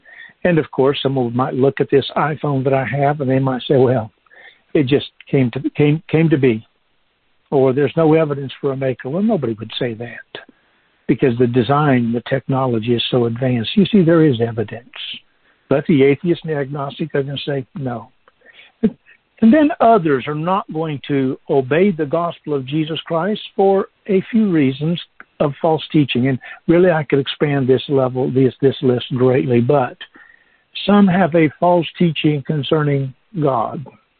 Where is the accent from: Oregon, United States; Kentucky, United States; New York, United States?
Oregon, United States; Ashland; also born or lived in Yreka, California; I'm from the West Coast originally, spent 33 years in Ashland, Oregon, 2 years in Yreka, California. That's 35 total.